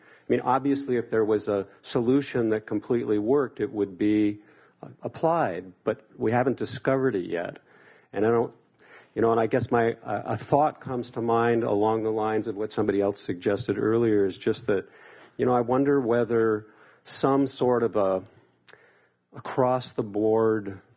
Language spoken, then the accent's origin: English; California, United States; we come from the Bay Area where we're applauded the world around for being a center of innovation